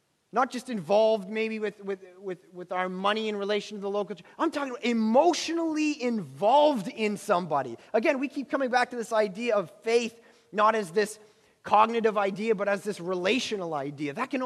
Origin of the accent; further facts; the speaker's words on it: Ontario, Canada; See, I'm from Ontario, so Niagara Falls is just kind of like everyone's been there, everyone's done it.